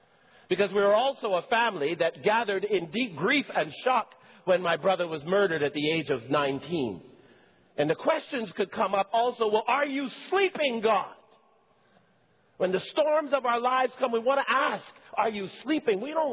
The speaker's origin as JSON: {"language": "English", "country": "Barbados", "tie": "born or raised there", "moved": "yes", "lives_now": "Montreal, Canada", "said": "When we moved from Barbados to Montreal and lived on Côte Saint-Luc Road in the housing project. And how times were tough economically and otherwise for us in the early years of our time in Canada."}